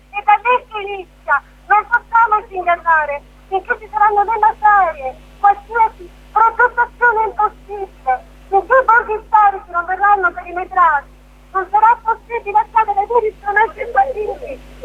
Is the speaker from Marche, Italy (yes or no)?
yes; Arquata del Tronto, Marche, Italy; io vi parlo a nome di Arcuata del Tronto, io sono originaria di Arcuata